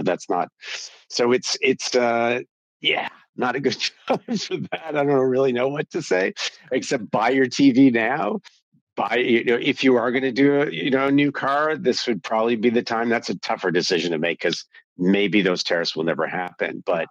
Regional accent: Canada; And you can't anticipate, like as a Canadian, don't count on it, right?

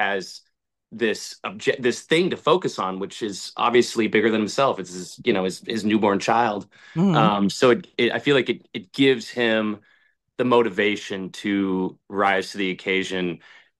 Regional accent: Alaska, United States; I came from Alaska and it was pouring down rain yesterday

